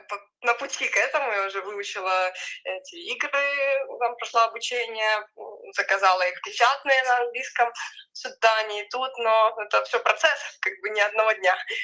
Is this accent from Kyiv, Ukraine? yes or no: yes; Kyiv, Ukraine; и в Киеве тоже, мы из Киева тоже были, рядом был центр. А здесь, получается, уже 1.5 года живем